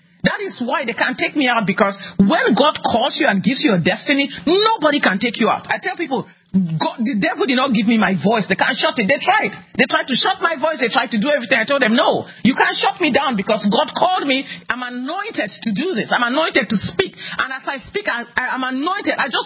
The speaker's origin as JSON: {"language": "English", "country": "Cameroon", "tie": "born or raised there", "said": "Yes, I grew up in Cameroon, West Africa"}